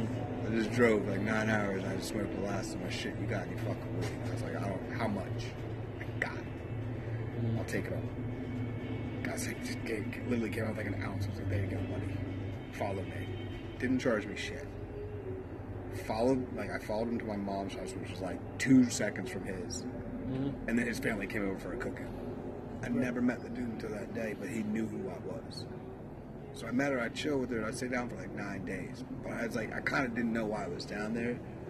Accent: Salisbury, North Carolina, United States; I just know that I'm from Salisbury, North Carolina, and I drove 7.5 hours to Salisbury, North Carolina.

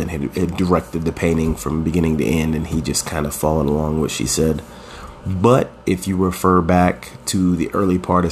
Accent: Idaho, United States; I grew up in the Southeast Idaho region, and there are a lot of LDS religious types here.

